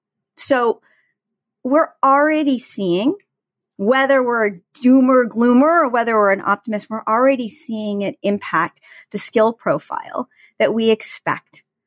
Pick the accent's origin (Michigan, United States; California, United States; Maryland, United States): California, United States; San Francisco; I'm from San Francisco.